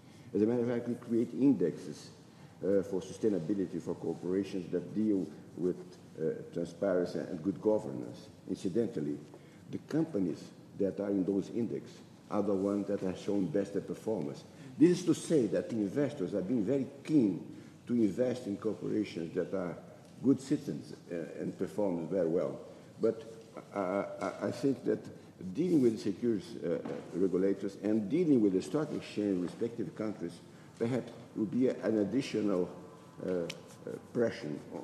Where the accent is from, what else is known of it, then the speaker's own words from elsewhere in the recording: Brazil; English is a second language; I come from Brazil, and that's a very sensitive matter in my country.